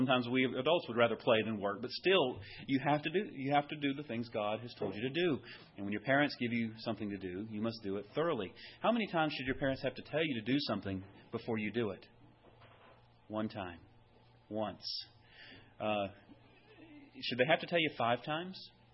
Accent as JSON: {"language": "English", "town": "Powder Springs", "region": "Georgia", "country": "United States", "tie": "born or raised there", "said": "we grew up in Powder Springs, that's where I lived growing up."}